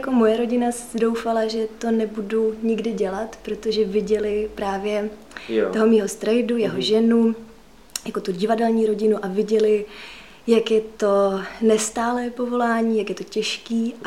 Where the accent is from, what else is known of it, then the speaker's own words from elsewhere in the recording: Moscow, Russia; also born or lived in Kazan; Když mi bylo 3, tak jsme se s rodiči přestěhovali do Moskvy a když mi bylo 7, tak jsme se s maminkou přestěhovali do Prahy. Takže jsem vlastně tady od 7 let.